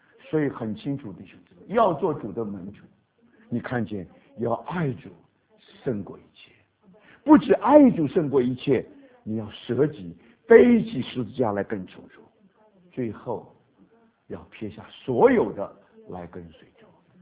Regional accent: Taipei, Taiwan; 我是在台湾长大的。我们在台北曾经有一个车站叫台北车站，是很有名，从日本的时候就已经有了。那因为我们一天到晚就常常从台北火车站这个走来走去，走来走去

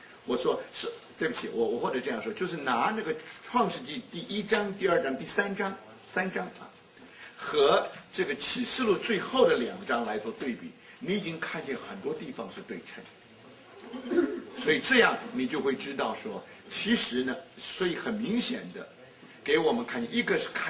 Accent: China; 我们中国人有一句，这个上海字

